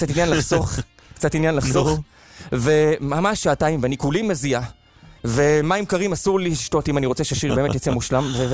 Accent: Jerusalem, Jerusalem District, Israel; אני גדלתי בירושלים, בירושלים בקודש.

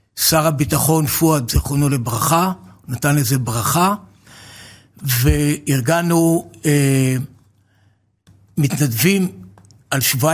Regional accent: Givat HaShlosha, Central District, Israel; נולדתי בקיבוץ גבעת השלושה, לא רחוק מכאן, שם נולדתי, שם אני גם ימות. וכל חיי הם שם

